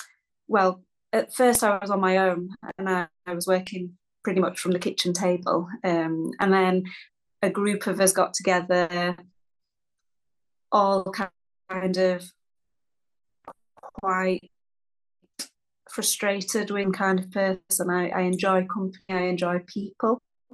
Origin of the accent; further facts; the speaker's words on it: Holmfirth, Yorkshire and the Humber, United Kingdom; now in York, United Kingdom; So I'm currently in York, and I've been here probably for about 20 years now. Originally I'm from West Yorkshire.